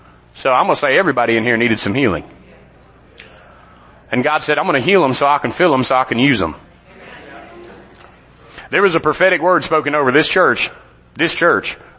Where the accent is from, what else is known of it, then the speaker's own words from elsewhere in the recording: Nashville, Tennessee, United States; I'm from Nashville, from Tennessee. And so I know a little bit about Nashville, and it's rough.